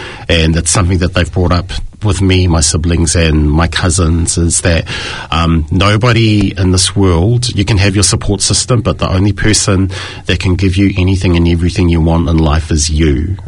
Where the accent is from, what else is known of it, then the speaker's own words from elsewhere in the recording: Wellington, New Zealand; born there; now in Auckland, New Zealand; That's my cultural heritage. I was born in Wellington here in New Zealand. I shifted up to Auckland 8 years ago to pursue a career in flight attending. But I've always stayed true and basically stayed true and known to my Samoan roots.